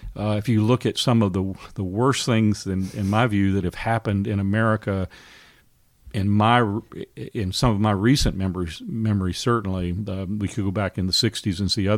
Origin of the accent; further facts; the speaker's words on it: Denton, Texas, United States; So I grew up in the Dallas area in Denton, Texas, just north of Dallas.